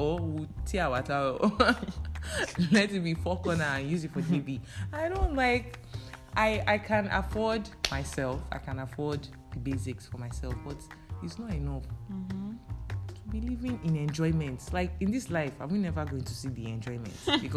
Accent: Nigeria; what advantages do we actually even have as Nigerian youths? Zero.

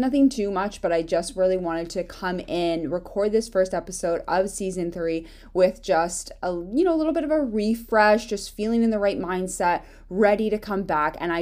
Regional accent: Vermont, United States; I'm from Vermont in the States. I knew I didn't want to go back there, but I didn't know where I wanted to be.

